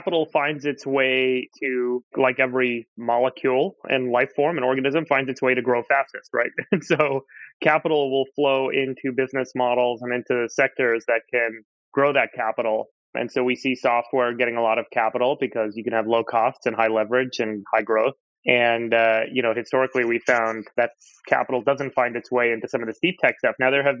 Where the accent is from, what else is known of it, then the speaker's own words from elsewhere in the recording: California, United States; Yeah, I grew up in Southern California.